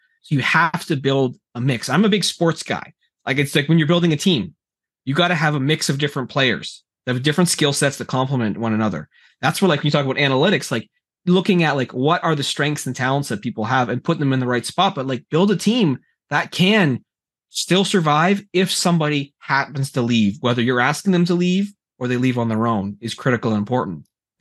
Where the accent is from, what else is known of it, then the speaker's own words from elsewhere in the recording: Canada; I'm a Canadian guy, right?